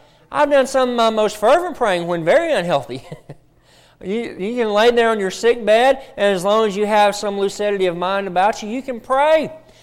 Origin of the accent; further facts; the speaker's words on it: Alabama, United States; I'm really from Alabama, and in Alabama, football is a really big deal, right?